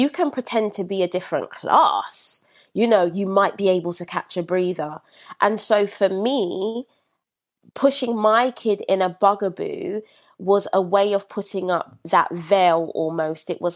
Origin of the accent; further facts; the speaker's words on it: Brixton, London, United Kingdom; there was a minority of white students at the school I went to. I was raised in Brixton. Everyone was Black.